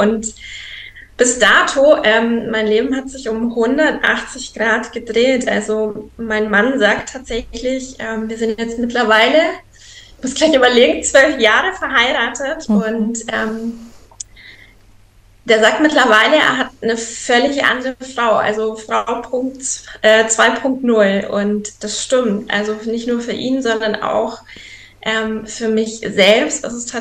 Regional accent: Donauwörth, Bavaria, Germany; Ich komme aus Donauwörth, so in der Richtung Augsburg, München, also eher Süden, der Süden in Deutschland.

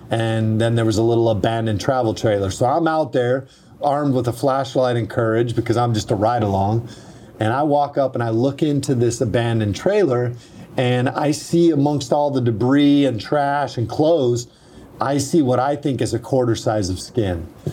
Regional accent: Hawaii, United States; also born or lived in Philippines / Arizona / Panama / Argentina; I was born and raised in Hawaii, lived in the Philippines, lived in Arizona, Panama, Argentina.

